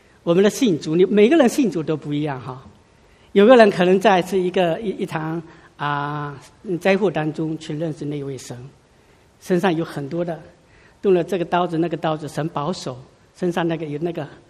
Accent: China; 我们中国人不太就是说啊，用那些很看不见的祝福

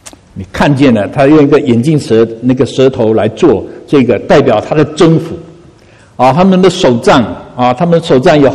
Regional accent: China; 我就说我们是中国人

